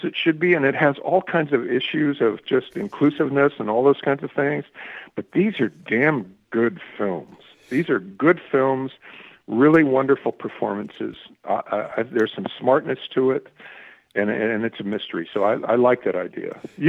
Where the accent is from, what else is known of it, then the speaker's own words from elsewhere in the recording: Portland, Oregon, United States; born there; moved away as an adult; also born or lived in Texas; I can say I was born in Portland, Oregon, moved to Texas as a young man, spent my entire adult life in Texas